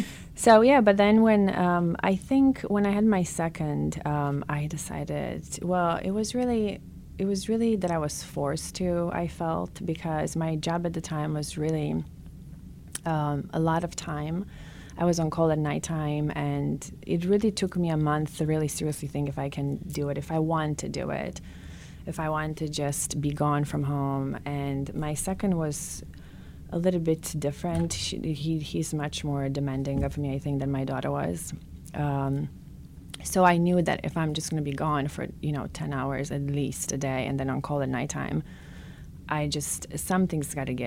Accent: Romania; moved away; So I came here from Romania just about 15 years ago, and so we have that in common. I came here with $20.

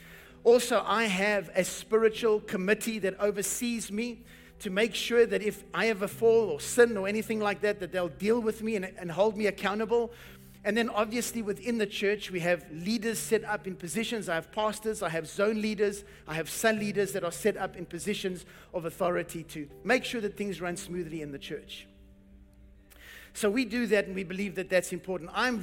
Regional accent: South Africa; accent: South African; I am originally from South Africa. That's why I speak funny. So I have this accent

